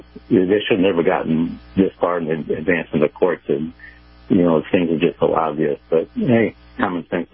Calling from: Clearwater, Florida, United States; from Clearwater.

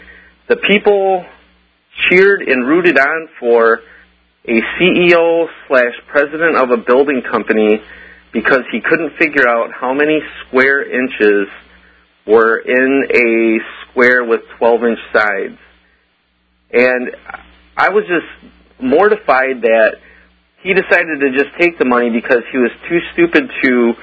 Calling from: Michigan, United States; I'm from Michigan, Alex.

